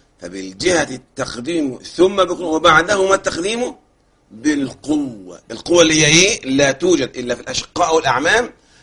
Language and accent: Arabic; Egypt